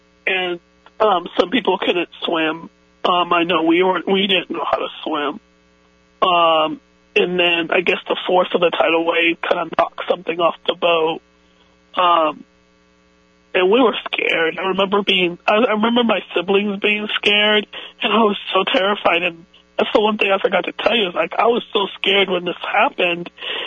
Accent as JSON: {"language": "English", "country": "Cuba", "moved": "yes", "said": "When we came from Cuba, you know, I had this feeling, you know, like someone's telling me something."}